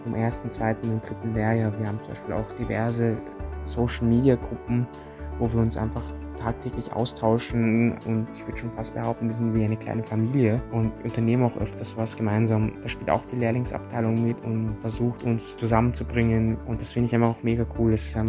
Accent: Vienna, Austria; Also ich bin … ich bin 18 Jahre alt, ich bin in Wien geboren und aufgewachsen

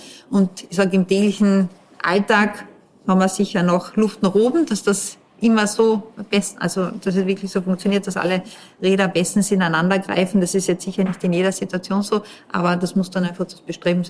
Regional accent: Austria; Aber da sind wir schon stolz als Österreicher

